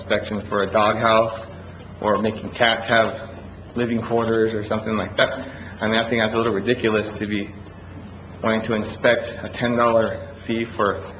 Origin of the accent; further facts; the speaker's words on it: Spokane, Washington, United States; now in Othello, United States; I grew up in Spokane City, and lived, neighbors had chickens and other animals and things, and it seemed pretty normal to me.